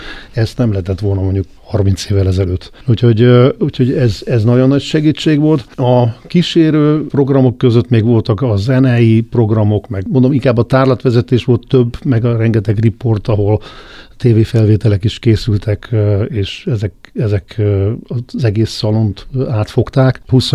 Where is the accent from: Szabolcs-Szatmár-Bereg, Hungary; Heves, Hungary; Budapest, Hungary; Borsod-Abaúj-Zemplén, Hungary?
Budapest, Hungary; a Városligetben nőttem föl